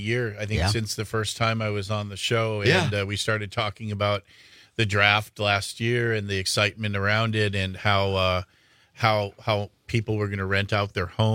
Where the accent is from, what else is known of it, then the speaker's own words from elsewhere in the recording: Milwaukee, Wisconsin, United States; So we started, you know, I grew up in Milwaukee, and we started going to Packer games at County Stadium.